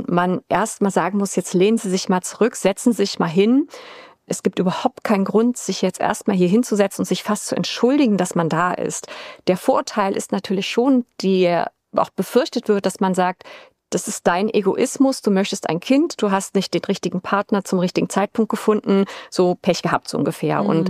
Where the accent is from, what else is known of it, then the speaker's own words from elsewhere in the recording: Hamburg, Germany; Also ich komme aus Hamburg